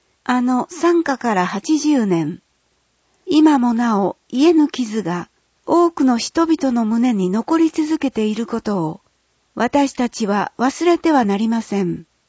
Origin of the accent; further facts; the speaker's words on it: Canterbury, New Zealand; Japanese is a second language; 私の地元カンタベリー地方はニュージーランドの南島にあり、国内で最も羊牧場が多い地域として知られています。